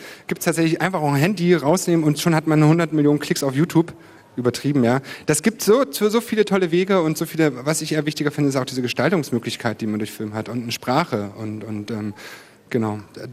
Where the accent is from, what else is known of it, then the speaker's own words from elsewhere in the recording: Spremberg, Brandenburg, Germany; born there; Ja, tatsächlich bin ich gebürtiger Spremberger